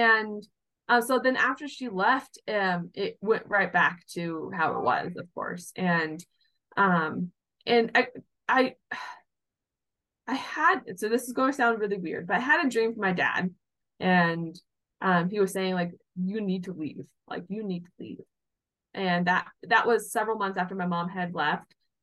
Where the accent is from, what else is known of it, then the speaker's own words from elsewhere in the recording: Seattle, Washington, United States; we drove cross country to my hometown in Seattle, Washington.